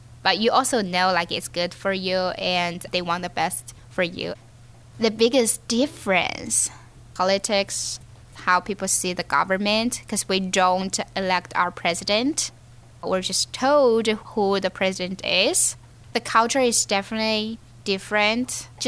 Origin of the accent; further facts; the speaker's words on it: Chengdu, Sichuan, China; moved away as an adult; now in Pittsburgh, United States; I'm from China. I was born in Chengdu, which is famous for pandas and hot pots. So my hometown is not like Pittsburgh. So it snows very, very rarely.